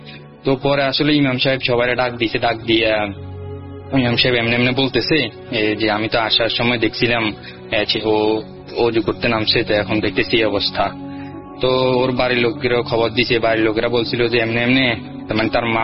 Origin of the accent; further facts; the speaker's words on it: Comilla, Chittagong Division, Bangladesh; আমার বাড়ি হচ্ছে কুমিল্লা 14 গ্রামের কোন একটা গ্রামে।